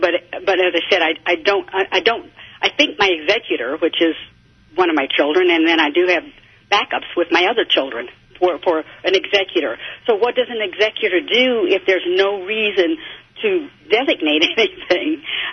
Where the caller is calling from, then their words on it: Kansas City, Missouri, United States; Yes, I'm calling from Kansas City, Missouri.